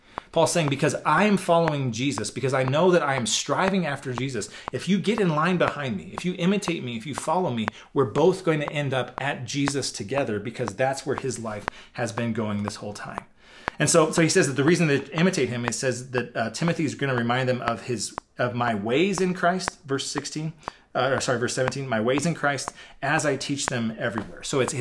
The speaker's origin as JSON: {"language": "English", "region": "Iowa", "country": "United States", "said": "I'm generally I try to be a nice person, and I'm from Iowa."}